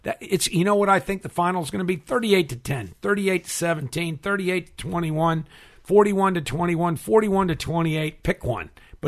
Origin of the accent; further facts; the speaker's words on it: New England, United States; Like I'm from New England.